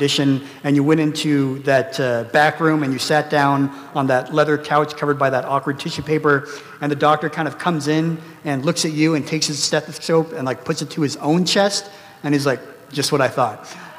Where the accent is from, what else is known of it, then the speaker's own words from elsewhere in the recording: Philippines; born there; I was born in the Philippines, like so many Filipinos are.